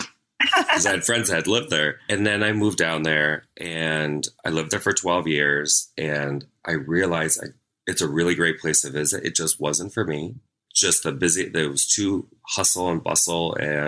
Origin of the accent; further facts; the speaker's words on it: Minnesota, United States; now in Orlando, United States; So I grew up in Minnesota and I went to college at Ringling College of Art and Design, which is down in Sarasota.